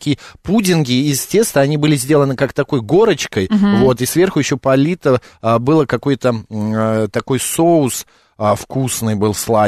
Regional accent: Saint Petersburg, Russia; мы жили в детстве, я когда жил в детстве в Ленинграде

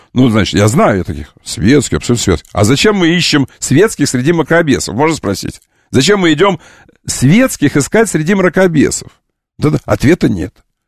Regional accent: Kerch, Crimea, Ukraine; born there; Ну, хорошо, я родился в Керчи, это правда.

